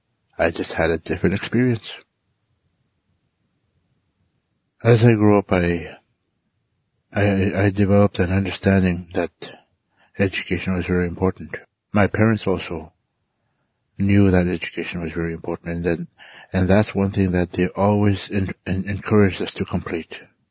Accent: Garden Hill, Manitoba, Canada; born or raised there

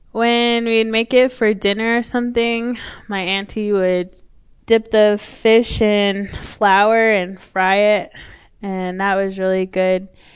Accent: Kamiah, Idaho, United States; And I grew up in Kamiai, Idaho, which is there's about three reservations

